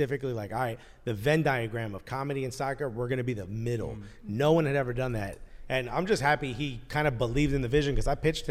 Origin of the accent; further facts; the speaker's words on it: Newark, New Jersey, United States; I'm born and raised in Newark.